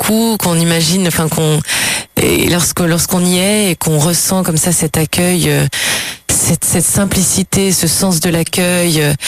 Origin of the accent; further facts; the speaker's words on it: Brittany, France; born there; lorsque je me rapproche du bout de la terre, là où je suis née, dans le Finistère.